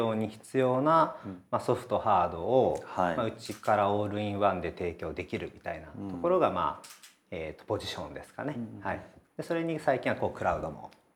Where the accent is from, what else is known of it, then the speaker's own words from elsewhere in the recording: Nara, Japan; moved away as an adult; now in Ise, Japan; 僕はもともと奈良県出身で、